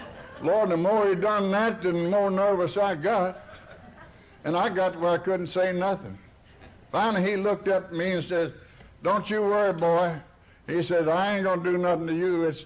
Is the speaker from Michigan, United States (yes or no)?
no; Arkansas, United States; I came from Arkansas by request. And I was poor. I was raised during the Depression